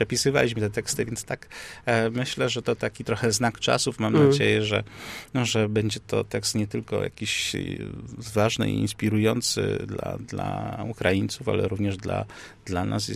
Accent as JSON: {"language": "Polish", "town": "Kraków", "region": "Lesser Poland", "country": "Poland", "said": "Kraków, sam jestem krakowianinem, więc pewnie to trochę też echo tego, że ja 30 ponad lat życia"}